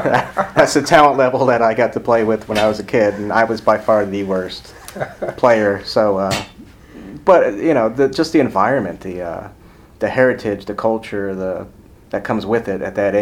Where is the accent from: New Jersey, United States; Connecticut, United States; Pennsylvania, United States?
New Jersey, United States; Waldwick; also born or lived in Paterson / Brandon, Florida; now in -; In Waldwick, near Ridgewood. I was born in Patterson.